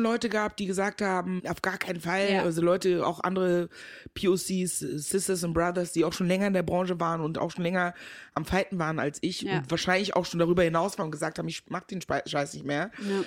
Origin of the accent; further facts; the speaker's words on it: Meckenheim, North Rhine-Westphalia, Germany; also born or lived in Ghana; Also, ich bin geboren in Ghana, seit meinem 4. Lebensjahr aber in Deutschland. Ich bin in der wunderschönen Stadt Meckenheim bei Bonn groß geworden. So NRW halt, ne, da bin ich groß geworden.